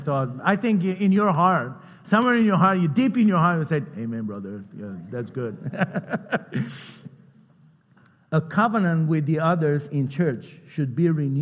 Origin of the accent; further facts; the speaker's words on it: Romania; I'm from Romania.